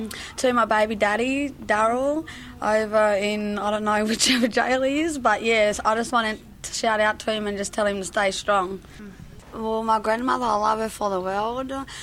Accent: Mildura, Victoria, Australia; also born or lived in Bourke; And I've lived in Mildura all my life, and I just want to shout out to all my family in Mildura and in the outback in Bourke, New South Wales.

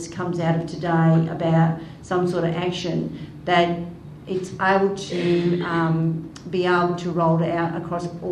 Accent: Geelong, Victoria, Australia; So, for instance, I'm from Geelong

